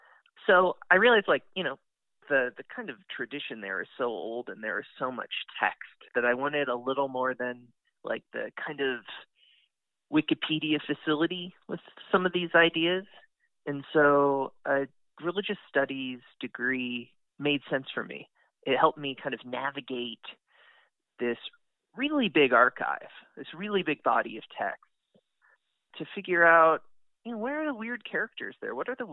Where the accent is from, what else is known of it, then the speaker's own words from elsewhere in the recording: Muncie, Indiana, United States; so I grew up in Muncie, Indiana, which is one of the kind of, settings in the book in a way.